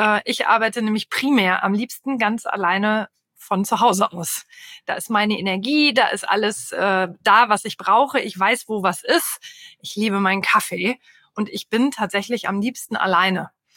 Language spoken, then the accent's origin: German; Nuremberg, Bavaria, Germany; born there; now in Hamburg, Germany; Ich bin 44, gebürtige Nürnbergerin, bin aber jetzt aus dem schönen Hamburg angereist, wo ich seit 3 Jahren lebe.